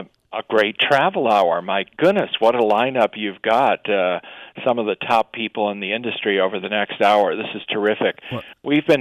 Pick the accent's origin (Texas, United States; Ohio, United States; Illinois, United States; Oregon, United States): Illinois, United States; Chicago; when I was, of course, growing up in Chicago on the north side, North Shore of Chicago